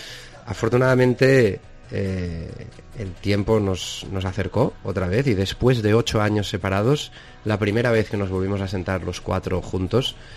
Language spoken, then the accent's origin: Spanish; Spain; los que venimos de España